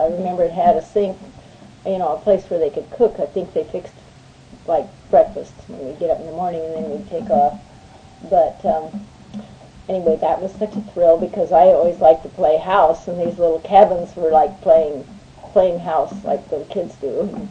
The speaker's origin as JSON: {"language": "English", "town": "Laramie", "region": "Wyoming", "country": "United States", "tie": "born there", "said": "I was born in Laramie, Wyoming in 1924."}